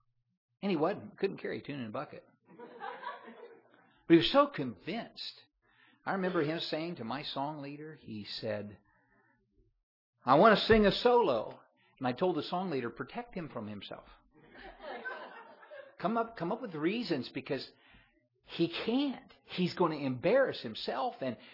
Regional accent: Indiana, United States; I was back in my hometown in central Indiana where I grew up

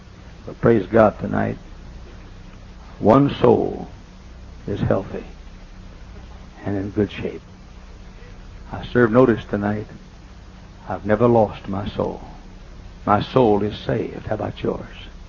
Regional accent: the South, United States; I'm from the South.

